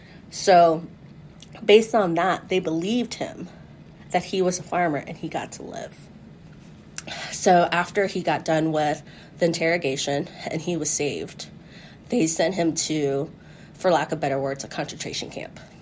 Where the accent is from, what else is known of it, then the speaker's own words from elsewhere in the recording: Columbus, Ohio, United States; I am 39 years old, and I was born and raised in Columbus, Ohio